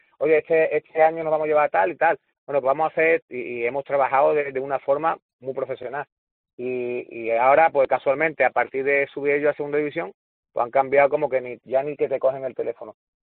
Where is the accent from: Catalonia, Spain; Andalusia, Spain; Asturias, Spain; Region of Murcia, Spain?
Andalusia, Spain; Málaga; somos malaguistas y somos malagueños. Y queremos que nuestras futbolistas se queden en Málaga.